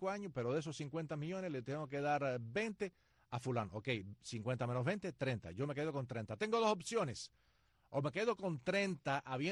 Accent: Brazil; Tú me llamas a mí, que soy brasileño, para que te entrene

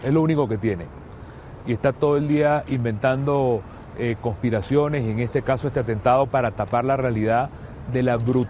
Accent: Venezuela; now in Colombia; Me siento seguro en Colombia, me siento agradecido de Colombia, como tantos venezolanos que hemos venido acá

